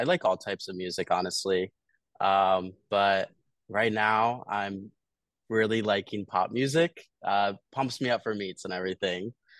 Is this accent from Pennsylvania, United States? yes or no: yes; Glenside, Pennsylvania, United States; I'm from Glenside, Pennsylvania.